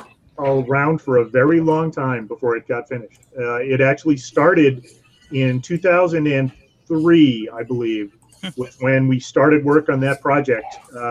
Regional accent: New England, United States; See, I grew up in New England, so I'm with the Patriots here, man.

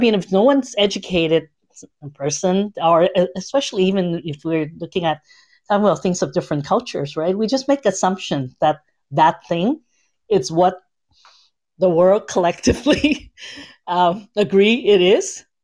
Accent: Canada; and she's from California, I'm from Canada, okay?

